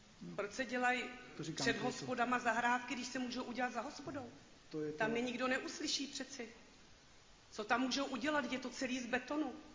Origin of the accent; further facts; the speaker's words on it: Chomutov, Ústí nad Labem Region, Czechia; Jsem občan Chomutova, jsem z Písečný